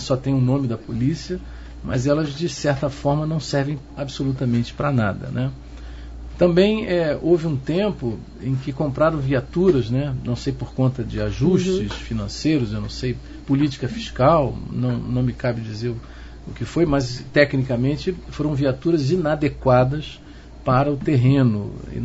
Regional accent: Rio de Janeiro, Brazil; Apesar de ter um sangue gaúcho, até agora vem meu pai de São Borja, né? Aqui pertinho, mas eu sou carioca da gema, nasci lá, sou tijucano

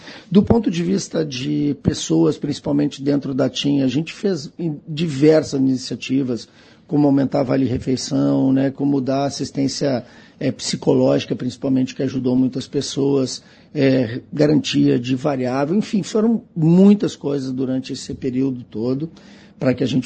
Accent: Rio Grande do Sul, Brazil; eu sou gaúcho, né? Eu estava lá naquele momento

